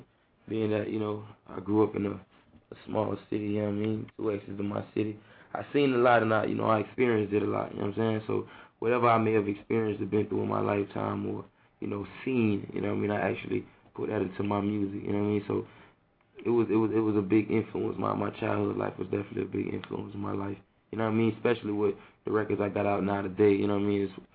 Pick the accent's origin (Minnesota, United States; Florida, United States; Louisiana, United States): Florida, United States; Fort Lauderdale; I'm from Broward.